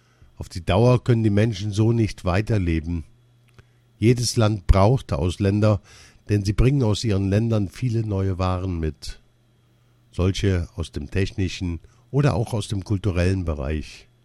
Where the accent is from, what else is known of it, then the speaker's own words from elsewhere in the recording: Essen, North Rhine-Westphalia, Germany; Ich bin 17 Jahre alt und wohne in Essen. Mein Herkunftsland ist der Libanon. Ich bin aber in Essen geboren und aufgewachsen. Hier zu leben ist für mich sehr schwer.